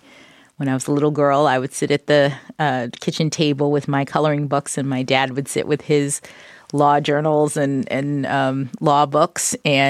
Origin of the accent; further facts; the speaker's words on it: Washington, District of Columbia, United States; born there; My parents were both teachers when I was born, and I was born in Washington, D.C.